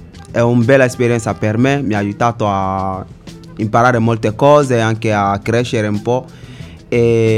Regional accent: Côte d’Ivoire; now in Cagliari, Italy; Io vengo dalla Costa d'Avorio.

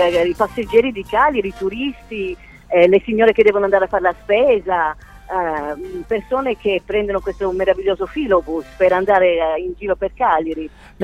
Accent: Melbourne, Victoria, Australia; also born or lived in Milan; Io sono australiana, nata a Melbourne, i miei emigrarono negli anni 50 in Australia e io faccio avanti e indietro, Milano-Melbourne.

